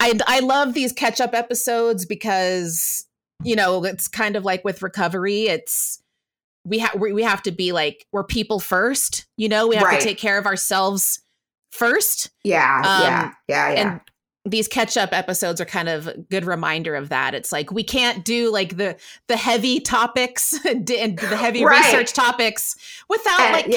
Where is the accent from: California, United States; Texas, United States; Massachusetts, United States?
Texas, United States; people assume that I am just because I grew up mostly in Texas